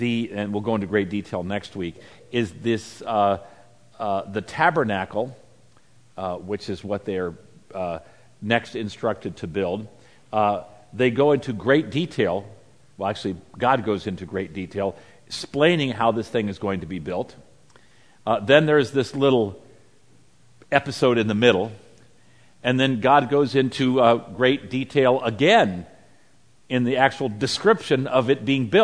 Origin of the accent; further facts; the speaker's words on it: Washington, District of Columbia, United States; But then again, I'm from Washington, D.C.